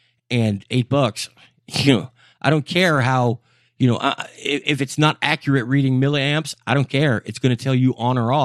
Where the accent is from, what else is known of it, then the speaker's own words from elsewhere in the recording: Florida, United States; I come from South Florida.